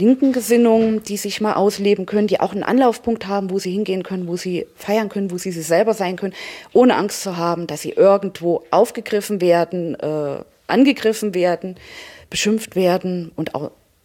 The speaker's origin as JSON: {"language": "German", "town": "Arnstadt", "region": "Thuringia", "country": "Germany", "tie": "born or raised there", "said": "ich bin in Arnstadt geboren und hier aufgewachsen."}